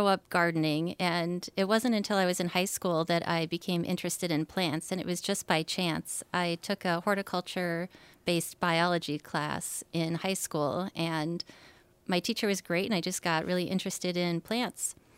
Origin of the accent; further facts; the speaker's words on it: Wisconsin, United States; Here I am now, back in my home state of Wisconsin. I've been here about 8 years or so.